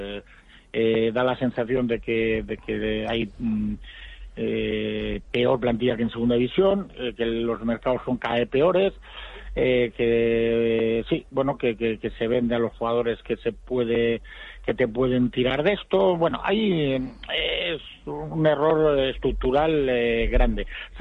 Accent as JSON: {"language": "Spanish", "town": "Valladolid", "region": "Castile and León", "country": "Spain", "said": "soy pucelano y blanquivioleta"}